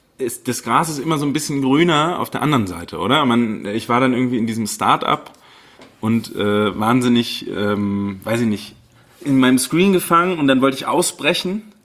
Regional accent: Berlin, Germany; now in Munich, Germany; Ich bin aus Berlin nach München gezogen

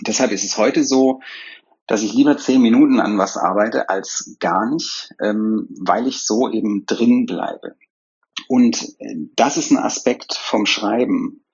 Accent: Baden-Württemberg, Germany; wie man bei mir im Schwabenland sagt, wo ich herkomme.

